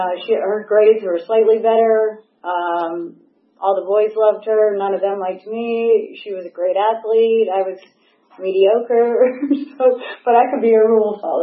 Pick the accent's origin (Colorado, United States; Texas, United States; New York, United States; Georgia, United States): Georgia, United States; Atlanta; I grew up in Atlanta. I loved my life. I had a great childhood.